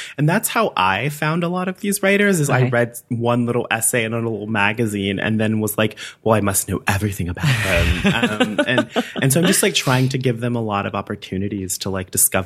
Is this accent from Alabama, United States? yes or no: yes; Alabama, United States; moved away as an adult; also born or lived in Madison, United States; now in Iowa City, United States; So I'm from Alabama. I lived there my entire life until I went to graduate school at the University of Wisconsin-Madison.